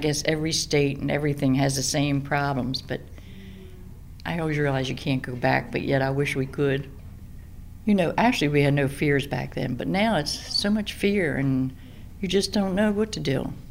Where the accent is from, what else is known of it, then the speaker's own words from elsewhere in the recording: Baltimore, Maryland, United States; It was enjoyable growing up in Baltimore. I used to have a penny arcade on North Avenue.